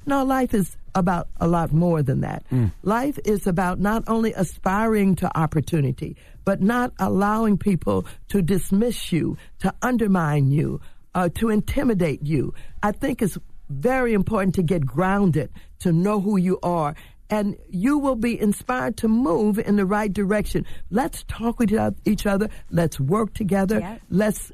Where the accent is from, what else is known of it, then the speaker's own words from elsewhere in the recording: St. Louis, Missouri, United States; I really do. I better say that. I'm from St. Louis.